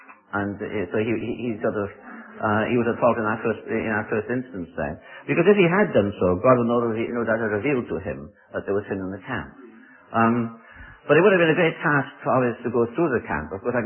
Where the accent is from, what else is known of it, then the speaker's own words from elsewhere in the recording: Wales, United Kingdom; I come from Britain, tell you a bit of English history. Though I'm Welsh